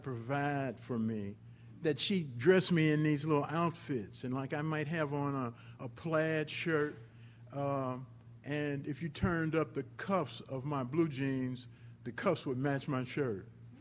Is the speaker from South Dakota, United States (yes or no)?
no; St. Louis, Missouri, United States; I grew up in St. Louis, and as I was growing up, I mean, basically the city was totally segregated, as it is now.